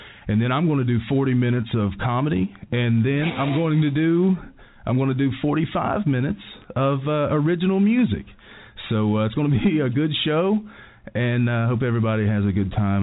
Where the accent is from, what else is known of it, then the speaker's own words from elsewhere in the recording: Beckley, West Virginia, United States; also born or lived in Nashville; I'm from Beckley, by the way, Shady Spring, to be a little more specific. So I am a hometown boy.